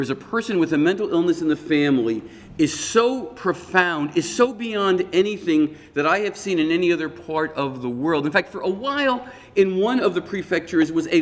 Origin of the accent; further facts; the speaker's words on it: United States; And I see that chip as somehow being something that we, as American political activists, can somehow do.